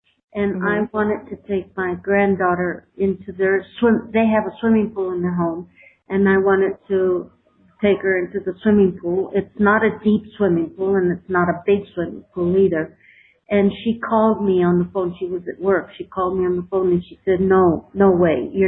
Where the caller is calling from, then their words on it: Mexico; I'm calling from Mexico.